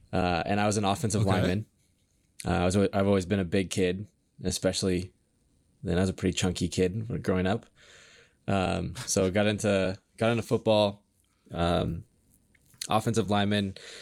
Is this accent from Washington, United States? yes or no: yes; Kenmore, Washington, United States; I grew up in Washington. So I grew up in Kenmore. I went to Gilmore High School.